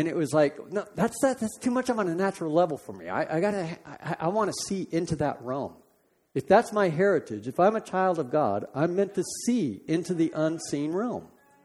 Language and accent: English; California, United States; Now, I'm from California. I wasn't quite used to the blunt New England thing, you know.